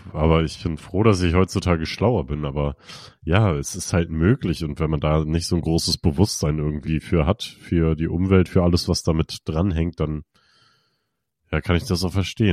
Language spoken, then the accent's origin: German; Kiel, Schleswig-Holstein, Germany; now in Leipzig, Germany; Also meine Heimat ist Kiel, warum fahre ich da nach Köln?